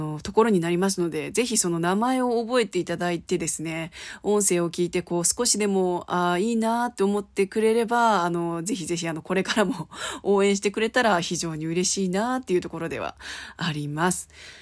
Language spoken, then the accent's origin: Japanese; Kansai, Japan; あとは関西人なんで